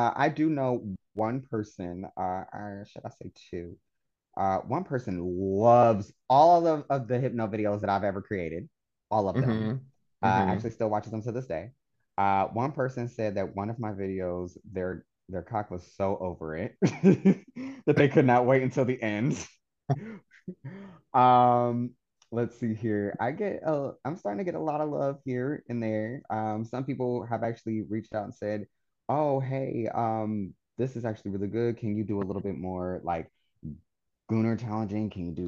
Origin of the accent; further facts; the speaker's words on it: Ohio, United States; Even in my hometown, which is in Ohio, the Gunner scene is not actually good there either.